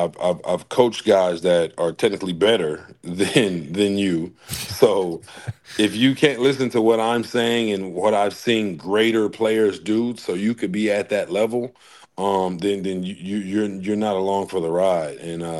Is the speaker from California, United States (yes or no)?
no; Flint, Michigan, United States; And I come from Vehicle City. If you don't know what Vehicle City is, it's Flint, Michigan.